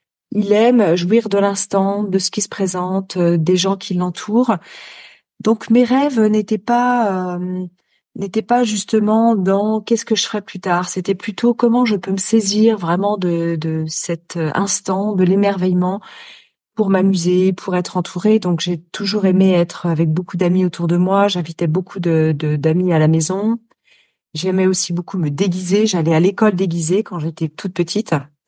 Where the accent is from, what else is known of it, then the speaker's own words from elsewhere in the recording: Paris, Île-de-France, France; J'ai grandi, je suis née à Paris, Paris 13e, et donc les trois premières années de ma vie, j'ai grandi dans un appartement parisien.